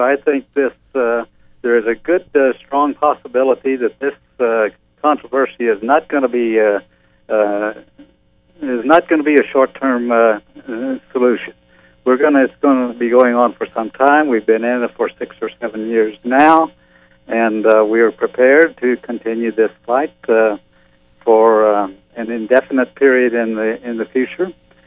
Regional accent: Texas, United States; now in Arizona, United States; I'm not sure what the relevance of this is, but I grew up in East Texas.

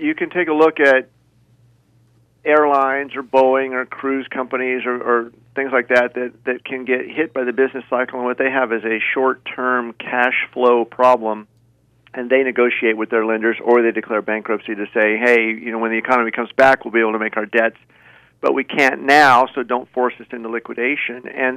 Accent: Tucson, Arizona, United States; I'm from Tucson. I was raised there. Went to, you know, Catalina High School and the U of A and Whitmore Elementary School.

